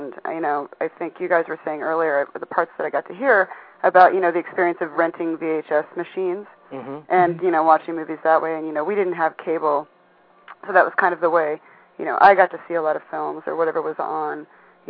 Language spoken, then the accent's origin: English; Boulder, Colorado, United States; I started out in college. I'm from Boulder, Colorado.